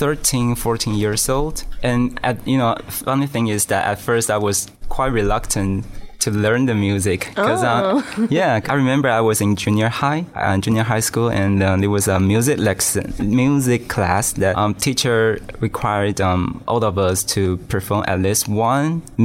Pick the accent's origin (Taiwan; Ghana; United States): Taiwan; Taoyuan; English is a second language; Close to. I'm originally from a county called Taoyuan.